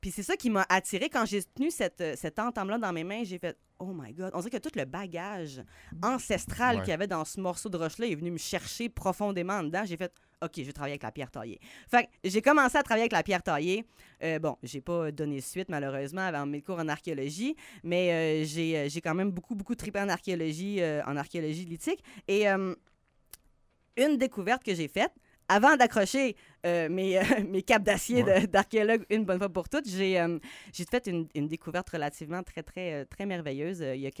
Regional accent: Sherbrooke, Quebec, Canada; also born or lived in Montreal / Laval; Je viens de Sherbrooke, mais tu sais, je suis née sur l'île de Montréal. Mes parents vivaient à Laval. Après ça, offre de job. Mon père est venu travailler à Beauport, ici, juste à côté. Okay. Puis après ça, on est retourné en Estrie.

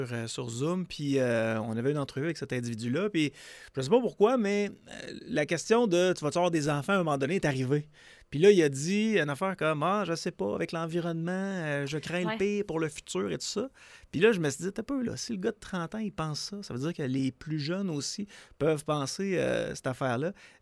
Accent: Quebec City, Quebec, Canada; Moi, quand j'étais jeune, je viens du centre-ville de Québec

